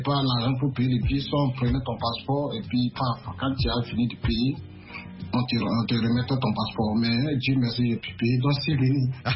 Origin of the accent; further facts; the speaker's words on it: Burkina Faso; also born or lived in Abidjan; now in United States; Et juste quand j'ai quitté Abidjan, quand j'étais arrivé au pays, au Burkina, paf, les pandémies, ça a commencé, ils ont commencé à fermer les frontières. Donc, facilement, j'ai passé plus de 6 mois à Ouagadougou là-bas.